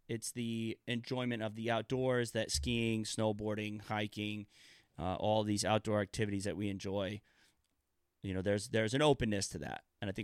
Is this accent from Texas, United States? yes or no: no; New York, United States; I was born and raised in the Durham Valley, so not very far away.